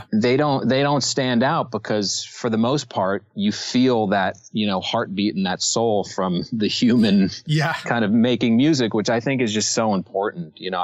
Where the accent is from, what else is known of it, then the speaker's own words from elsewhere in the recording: Los Angeles, California, United States; I grew up in Los Angeles